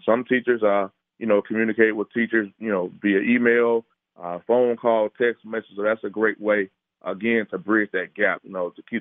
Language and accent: English; Florida, United States; now in Georgia, United States; No, my home state is Florida, so I am a Florida Marlins fan.